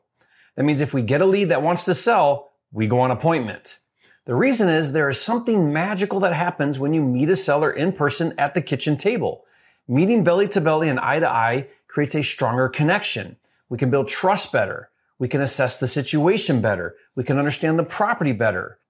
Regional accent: Detroit, Michigan, United States; moved away; back in 2013 when I left my hometown market of Metro Detroit.

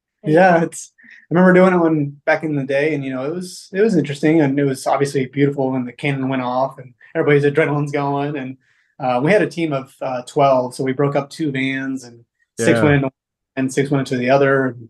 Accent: Texas, United States; Yeah, no, I'm still a Texan at heart.

